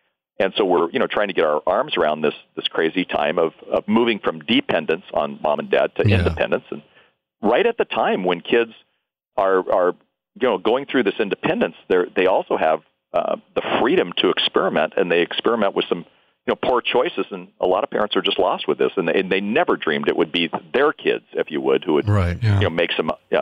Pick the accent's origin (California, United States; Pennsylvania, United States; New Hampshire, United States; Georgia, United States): California, United States; Anaheim; I grew up in Anaheim.